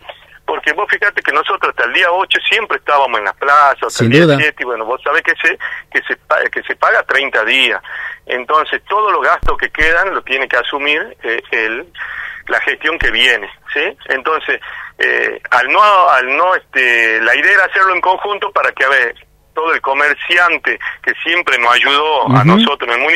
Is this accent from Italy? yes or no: no; Tartagal, Salta, Argentina; yo soy un ciudadano común que estoy en o sea, soy nacido y criado en Tartagal